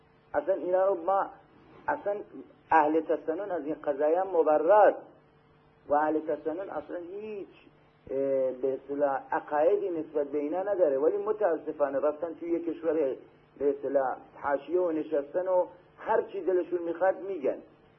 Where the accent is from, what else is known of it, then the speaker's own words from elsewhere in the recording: Iran; بالاخره ما وطنمون مال ایرانه